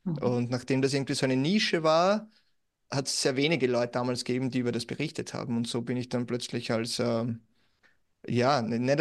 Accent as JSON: {"language": "German", "country": "Austria", "said": "Und dann 2020, März, bei uns in Österreich zumindest Lockdown und weltweiter Lockdown und plötzlich Musikszene tot."}